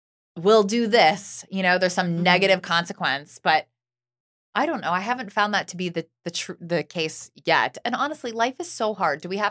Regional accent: Pennsylvania, United States; in Pennsylvania last week. Like, I had like ex-boyfriends from high school who are still live in my hometown messaging me and doing things for my stepmom

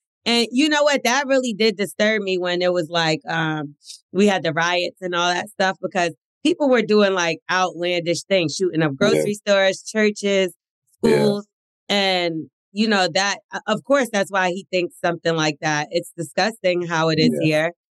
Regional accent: United Kingdom; now in United States; My main concern, naturally, as a Brit, is guns

